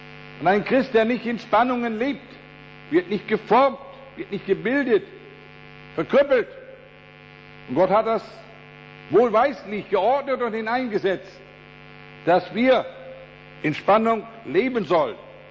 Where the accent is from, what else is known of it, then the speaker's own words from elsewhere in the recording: Emden, Lower Saxony, Germany; ich komme aus Emden, aus Friesland, von der Küste.